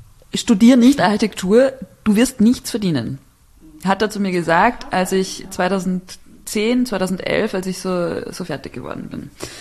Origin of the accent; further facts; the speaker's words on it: Bavaria, Germany; Also ich komme aus Bayern, aus dem kleinen Dorf.